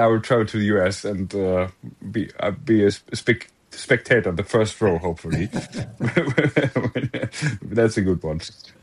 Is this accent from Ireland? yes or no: no; Hamburg, Germany; And I was born in Hamburg, raised in Hamburg, live in Hamburg.